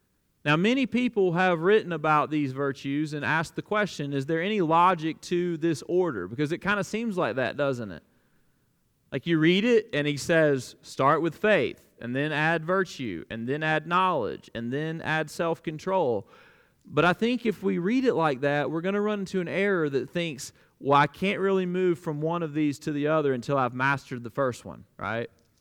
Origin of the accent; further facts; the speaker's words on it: Alabama, United States; I grew up in the Bible Belt, and I know this is hard for you to believe, but the Bible Belt of South Alabama is even more of a Bible Belt than Kentucky. I grew up with familiarity around the Christian life.